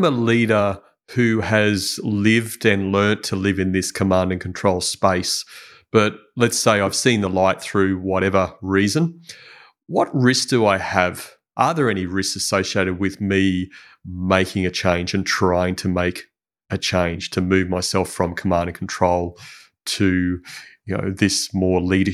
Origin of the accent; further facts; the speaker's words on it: Brisbane, Queensland, Australia; I grew up in Brisbane.